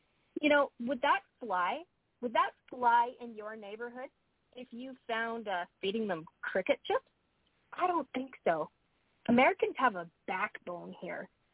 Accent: Canada; now in United States; the culture that I was bringing from Canada to the USA. And that was a real eye opener to me. Just that, you know, you'll find Canadians, a lot of Canadians apologize.

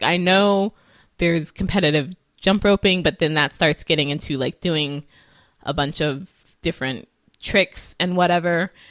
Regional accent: California, United States; And again, I'm from California and it's the summer and this is fire season and we always have fires in California in the summer.

